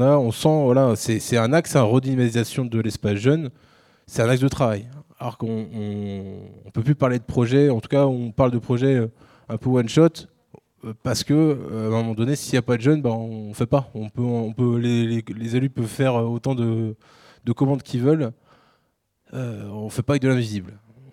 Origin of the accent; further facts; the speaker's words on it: L'Huisserie, Pays de la Loire, France; moi, je viens de l'Huisserie, la commune en première couronne de Laval.